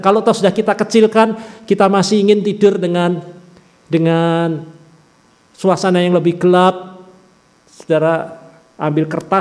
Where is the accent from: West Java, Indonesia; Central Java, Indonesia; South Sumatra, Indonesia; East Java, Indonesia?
Central Java, Indonesia; Pati; Saya masa kecil tinggal di kota Pati, kota kecil